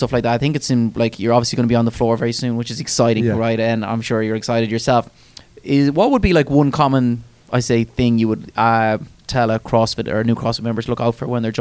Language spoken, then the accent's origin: English; Galway, Connacht, Ireland; now in Dublin, Ireland; I came from Galway and I didn't really know who I was going to hang around with people outside work.